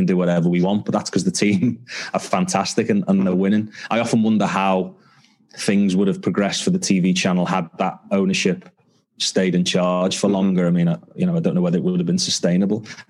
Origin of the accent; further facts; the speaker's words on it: North West England, United Kingdom; because I grew up on the Wirral.